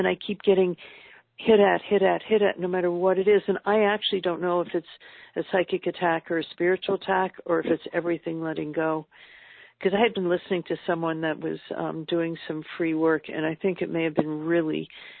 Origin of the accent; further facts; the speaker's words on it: Toronto, Ontario, Canada; born there; also born or lived in Los Angeles, United States / South of France; I lived in a sunny climate. I lived in L.A. for like 35, 36 years. I've lived in the south of France. And I was born in Toronto